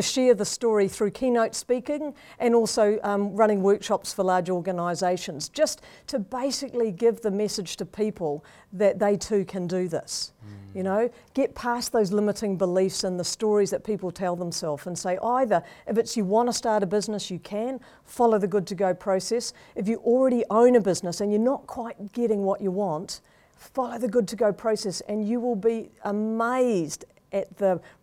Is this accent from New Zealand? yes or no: yes; New Zealand; I mean, obviously, I'm from New Zealand, so time out in the great outdoors with friends and family is fantastic.